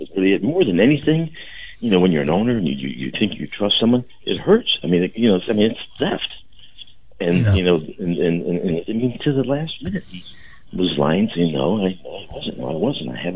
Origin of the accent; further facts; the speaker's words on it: Normandy, Missouri, United States; We were at the old IGA, you know, growing up in Normandy.